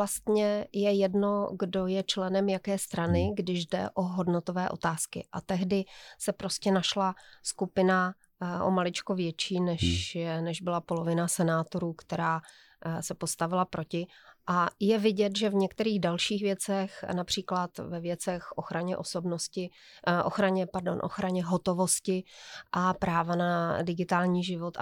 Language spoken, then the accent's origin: Czech; Ostrava, Moravian-Silesian Region, Czechia; tak jsem trochu zadoufala, že řekneš, že my dva jsme ti chachaři z Ostravy, proto to vidíme tak jako trochu jinak